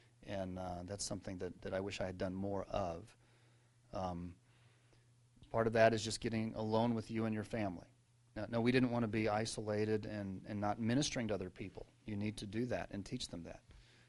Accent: Colorado, United States; also born or lived in New Hampshire; we took a trip to Colorado where I was from. We were living in New Hampshire. I grew up in Colorado.

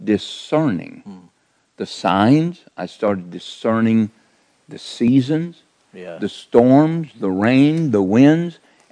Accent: Bellefontaine, Ohio, United States; also born or lived in Sidney; I'm not from West Virginia. I am born and raised in Ohio. I was born in Sydney, Ohio, raised around Bell Fountain and DeGraff area. And then I moved back to the Botkins area.

